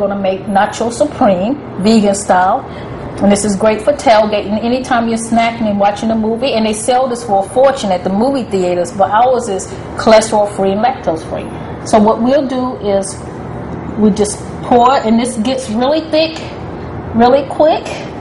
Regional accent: North Carolina, United States; also born or lived in Misawa, Japan / California; So I'm from North Carolina, and I incorporate Japanese food because I lived in Misawa, Japan. I also incorporate the love of organic and natural foods that I got living in California.

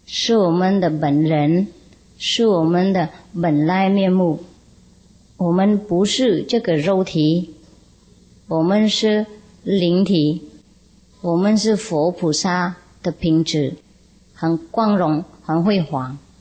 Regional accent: Vietnam; first language Vietnamese; Chinese is a second language; 我们越南话有一句说啊，小孩是冤家，太太丈夫是野豹。

